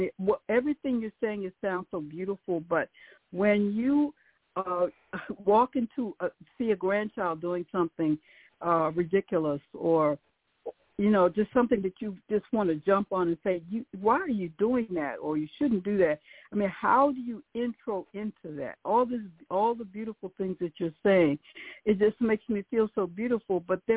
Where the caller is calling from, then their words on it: Maryland, United States; I'm calling from Maryland